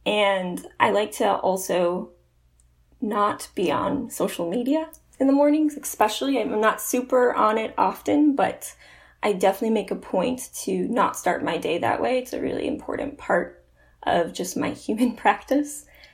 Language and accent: English; Chicago, Illinois, United States; I'm from Chicago, Illinois, and that's also where I'm located.